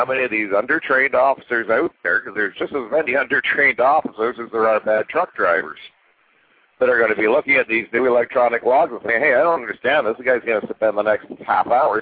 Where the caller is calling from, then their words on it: Ontario, Canada; I'm calling from Ontario, so I know a lot of what you're saying about the Canadian side.